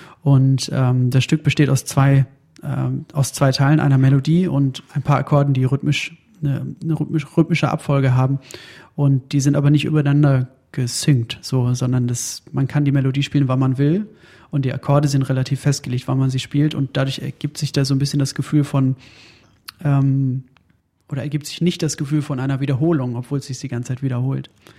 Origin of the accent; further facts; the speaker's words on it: Hagen, North Rhine-Westphalia, Germany; Ich komme aus Hagen.